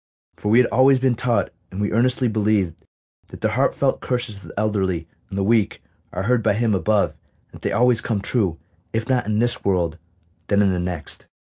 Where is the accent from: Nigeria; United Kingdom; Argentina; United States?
United States; Wheaton, Illinois; Growing up in Michael Jordan's backyard, we started to play hoops religiously. During the height of our basketball fever, All of Wheaton's teenage greats converged on one outdoor court, Triangle Park, just over the railroad tracks from where we lived.